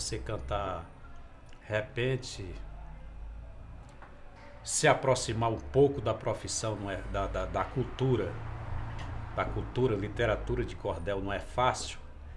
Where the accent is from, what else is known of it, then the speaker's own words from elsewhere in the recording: Nova Russas, Ceará, Brazil; Eu sou do estado do Ceará. Eu nasci no Nordeste brasileiro, no estado do Ceará. Nasci na cidade de Nova Russas, que fica em pleno sertão. Por sinal, nasci no sítio, né? A minha origem é de sertanejo. Minha origem é sertaneja. Eu me criei na roça.